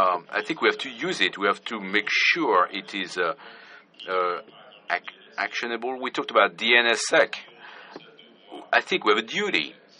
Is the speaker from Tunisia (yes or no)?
yes; Tunisia; I am from Tunisia